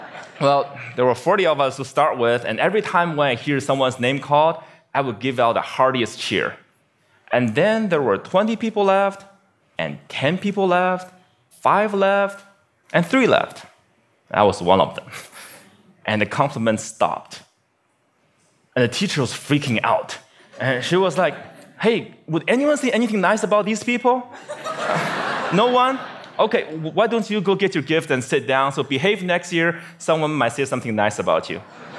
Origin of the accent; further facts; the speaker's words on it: Beijing, China; Bill Gates came to my hometown, Beijing, China, to speak, and I saw his message.